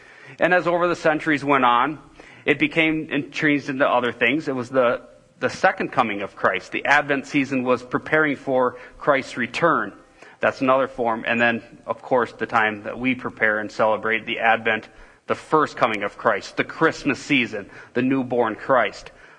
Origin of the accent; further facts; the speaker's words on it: Minnesota, United States; A little chilly, but we're from Minnesota. We're used to that.